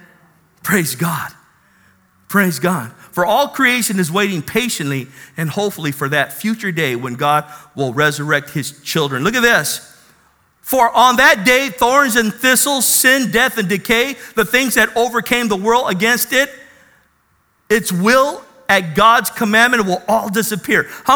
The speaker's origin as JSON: {"language": "English", "town": "National City", "region": "California", "country": "United States", "tie": "born or raised there", "said": "You know me, I grew up in National City. I all my friends, we all hung out at El Toyon Park."}